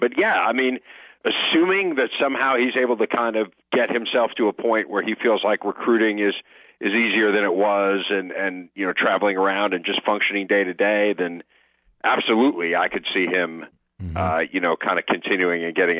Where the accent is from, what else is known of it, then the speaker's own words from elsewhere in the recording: Illinois, United States; I grew up in Illinois, and the Illinois State Tournament for basketball still is a pretty big deal